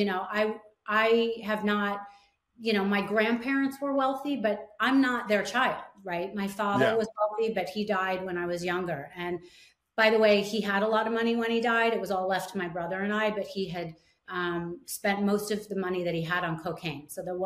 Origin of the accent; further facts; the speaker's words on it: New York, United States; you know, I'm a New Yorker, you know, I'm a little bit feisty.